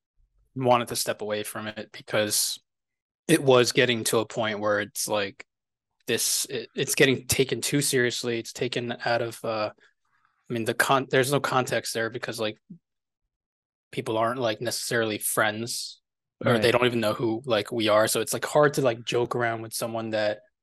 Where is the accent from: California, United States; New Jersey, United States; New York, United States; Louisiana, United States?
New Jersey, United States; So born and raised in New Jersey. I got into BMX, I guess in fifth grade first. So when I was like maybe 11.